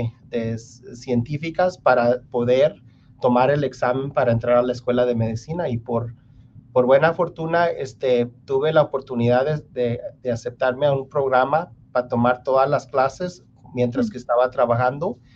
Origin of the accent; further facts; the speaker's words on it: Great Bend, Kansas, United States; todavía están en el pueblito donde yo nací, en donde yo crecí, que se llama Great Bend, Kansas. Oh. Estuvimos en Great Bend estuve ahí por 17 años.